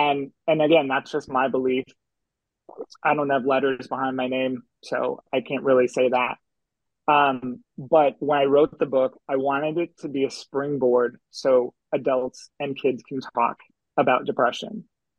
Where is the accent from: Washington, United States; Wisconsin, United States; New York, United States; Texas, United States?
Wisconsin, United States; I remember growing up and having it, and then coming back was just overpowering when I came back from Arizona back to Wisconsin.